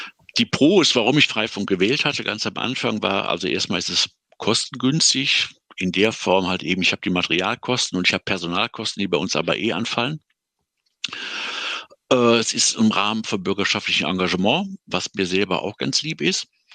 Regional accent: Düsseldorf, North Rhine-Westphalia, Germany; ich hatte erst zu den Kollegen aus Düsseldorf, weil das meine Heimatstadt ist

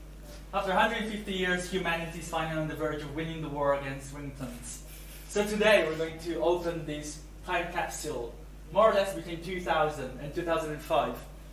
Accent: Italy; also born or lived in China; now in United Kingdom; I was born in China, grew up in Italy.

